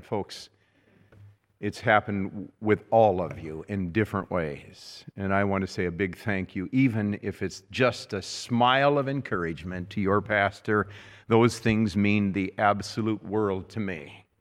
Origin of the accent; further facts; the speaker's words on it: Washington, United States; also born or lived in Rockford, Illinois; My earliest memories were in the state of Washington when I moved from Rockford, Illinois, where I was born.